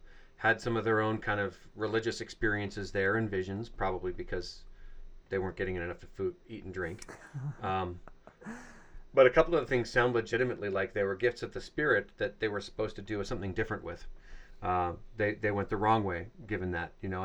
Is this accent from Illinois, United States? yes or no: yes; Chicago, Illinois, United States; born there; I was born in Chicago while they were